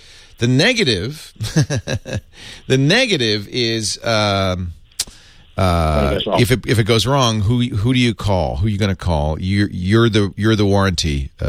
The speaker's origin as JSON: {"language": "English", "country": "United Kingdom", "said": "I'm British."}